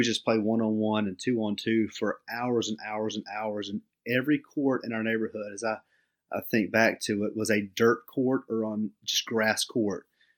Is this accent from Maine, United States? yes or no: no; Warner Robins, Georgia, United States; Well, I'm from Middle Georgia, a little town, Warner Robins below Macon. It was a little town when I was there, but now it's a lot larger. And, you know, we just grew up in a small neighborhood, and we just played everything as a kid.